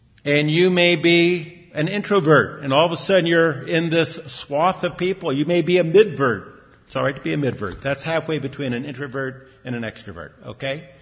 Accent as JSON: {"language": "English", "town": "Long Beach", "region": "California", "country": "United States", "tie": "born or raised there", "also_born_or_lived": "Pasadena", "said": "I remember as a young lad growing up in Long Beach, later on in Pasadena"}